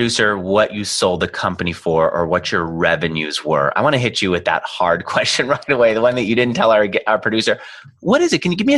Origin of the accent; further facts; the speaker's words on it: New York City, New York, United States; now in San Francisco, United States; If you listen to me, you probably already know I'm a New Yorker. I literally have never been in a pickup truck my whole life. I remember just loving that I could get around in cabs. I finally moved to San Francisco and I felt like I had to have a car.